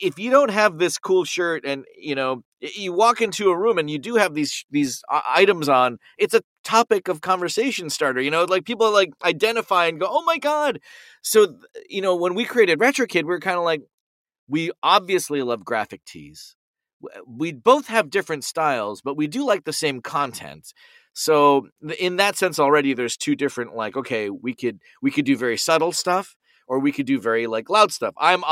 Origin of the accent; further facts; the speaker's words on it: Toronto, Ontario, Canada; we grew up in Toronto, Ontario, Canada, that is basically like, you know, New York's ugly step cousin from the north. We're very small, much smaller, but still a big city, still very much a big melting